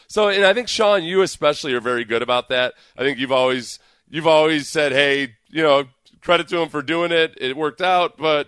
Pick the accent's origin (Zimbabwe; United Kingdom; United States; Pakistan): United Kingdom; Manchester, North West England; from Manchester, England.